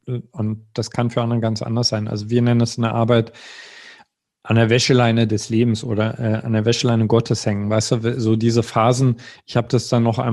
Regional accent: East Germany, Germany; Also ich komme aus dem Osten, es war die Wendezeit

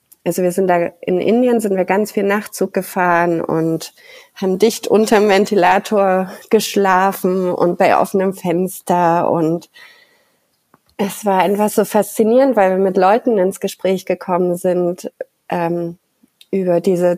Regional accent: Baden-Württemberg, Germany; Ich bin im Schwarzwald aufgewachsen, bin oft nach München gependelt

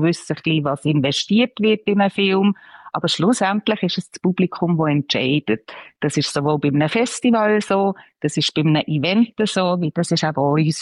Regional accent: Switzerland; Jetzt glaube ich auch bei uns in der Schweiz, wir sind nicht nur von Amerika abhängig.

